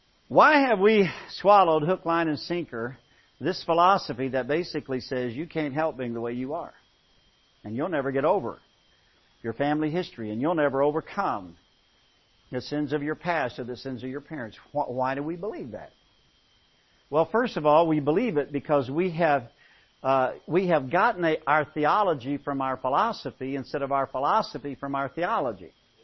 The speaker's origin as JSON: {"language": "English", "country": "United States", "tie": "born or raised there", "said": "Well, I grew up in the United States. My grandpa was a tobacco farmer."}